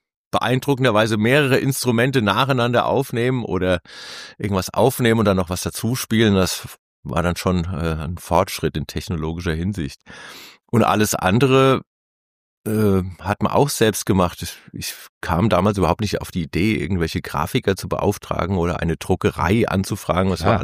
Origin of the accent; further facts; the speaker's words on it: Bingen am Rhein, Rhineland-Palatinate, Germany; durch die Stadt, aus der ich komme, aus Bingen am Rhein. Das ist so eine Kleinstadt